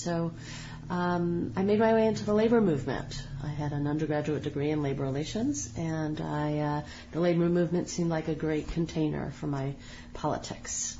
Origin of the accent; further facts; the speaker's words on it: New York City, New York, United States; I was raised in New York City by devoutly secular parents